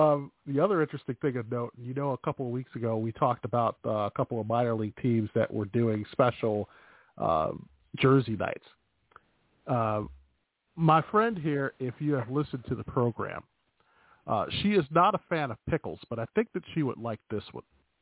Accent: Chicago, Illinois, United States; accent: Chicago; Hey, that's my Chicago accent, man.

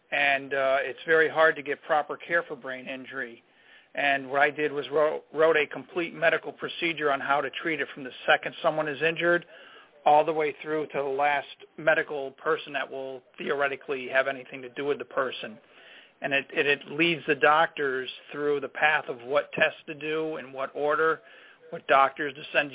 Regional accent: New York, United States; I'm from New York State.

